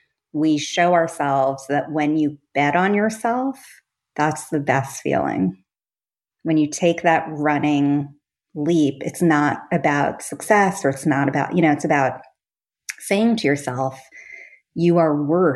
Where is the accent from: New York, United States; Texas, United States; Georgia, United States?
New York, United States; I am the daughter of South Asian immigrants. I grew up on Long Island.